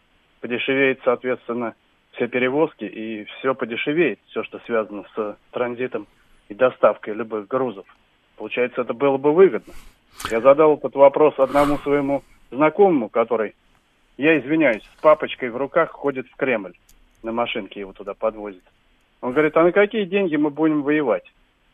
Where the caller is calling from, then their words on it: Moscow, Russia; Я из Москвы звоню.